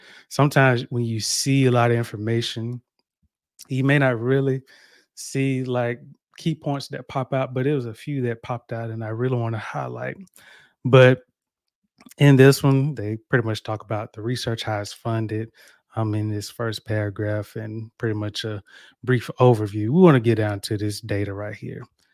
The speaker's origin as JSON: {"language": "English", "region": "the South", "country": "United States", "tie": "born or raised there", "said": "I grew up in the South."}